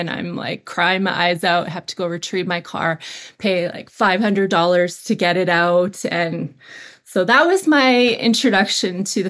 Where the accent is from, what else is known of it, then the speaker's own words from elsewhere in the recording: Banff, Alberta, Canada; growing up in Banff, it was a small town, so there wasn't a ton of opportunity outside of maybe the sporting good industry, which is my family's business.